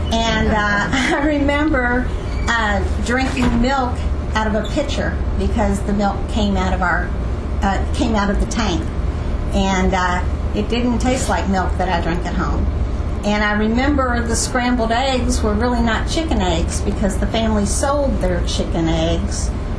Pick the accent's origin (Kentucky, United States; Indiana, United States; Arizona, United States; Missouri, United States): Kentucky, United States; Louisville; I am from Louisville originally. I was born and raised there and never thought about leaving, never considered leaving.